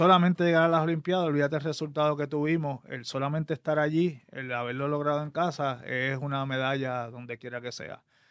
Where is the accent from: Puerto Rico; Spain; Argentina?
Puerto Rico; nosotros como puertorriqueños